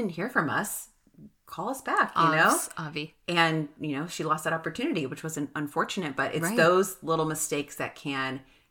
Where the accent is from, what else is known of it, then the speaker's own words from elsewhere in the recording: Ontario, Canada; I'm like, bitch, we're middle class from Ontario.